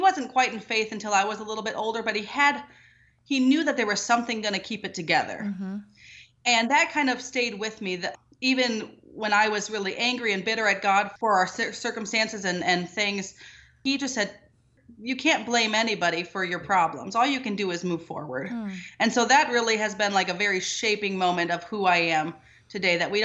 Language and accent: English; Minneapolis, Minnesota, United States; I was raised in Minneapolis, Minnesota, to a single dad.